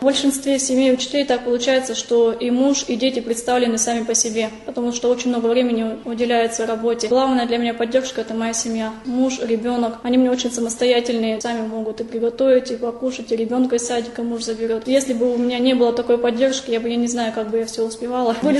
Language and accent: Russian; Bolshoye, Tyumen Oblast, Russia; Я родилась в Тюменской области. Я сама местная, Сладковского района, деревня Большое. Я здесь родилась, я здесь выросла, я здесь выучилась. Поэтому я здесь и осталась. Никуда я отсюда не денусь. Работаю в Тюменской области.